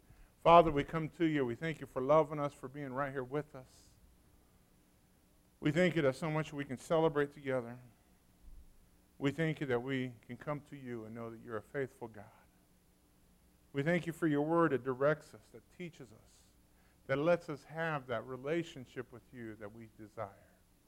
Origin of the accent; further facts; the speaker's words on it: St. Louis, Missouri, United States; now in Humiston, United States; Now remember, I came from St. Louis.